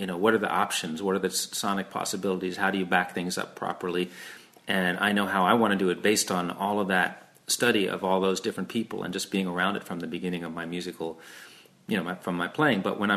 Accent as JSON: {"language": "English", "town": "New York City", "region": "New York", "country": "United States", "tie": "born or raised there", "said": "it was just growing up in New York City, me and my older brother Louis."}